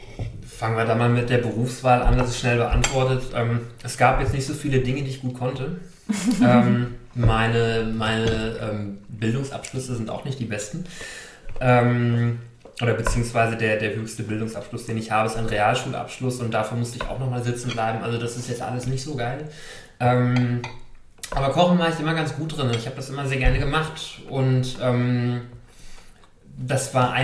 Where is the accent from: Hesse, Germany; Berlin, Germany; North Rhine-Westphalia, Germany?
Hesse, Germany; ich bin in Mittelhessen aufgewachsen, in der Nähe von Gießen. Da bin ich auch geboren. Und da habe ich eigentlich meine gesamte Jugend da auf dem platten Land in Mittelhessen verbracht, in so einem sehr kleinen Dorf.